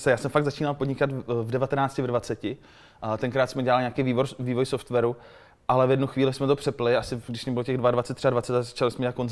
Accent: Pardubice, Pardubice Region, Czechia; also born or lived in Brno; Já jsem původně z Pardubic, pak jsem studoval v tom Brně

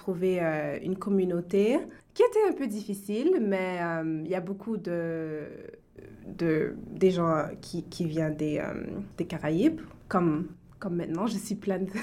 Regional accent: Ottawa, Ontario, Canada; now in Toronto, Canada; Maintenant, je suis à Toronto. Ça fait peut-être 8 ans. Je suis née ici, grandi à Ottawa.

